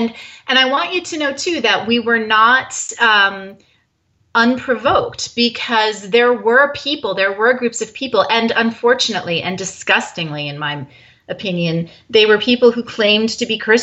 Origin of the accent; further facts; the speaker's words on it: New Jersey, United States; So I'm from Jersey. First of all, I have no idea how to pump my own gas